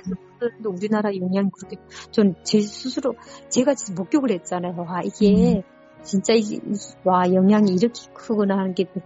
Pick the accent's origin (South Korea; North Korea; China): North Korea; accent: North Korean dialect; 제가 이북 사람이 탈북민이니까